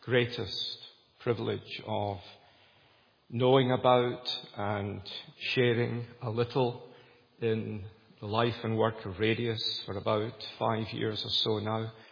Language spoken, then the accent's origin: English; Scotland, United Kingdom; I'm a Scot and we don't clap